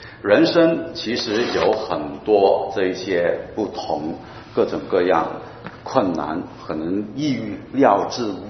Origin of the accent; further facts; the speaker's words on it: Hong Kong; 我在香港我是从香港来的